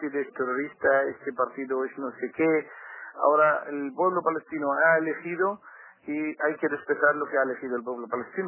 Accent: Spain; Yo soy español, de nacionalidad española, pero de origen palestino.

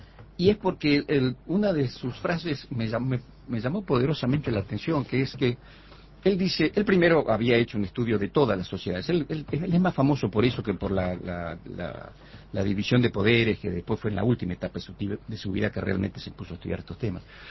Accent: Uruguay; nosotros como uruguayos

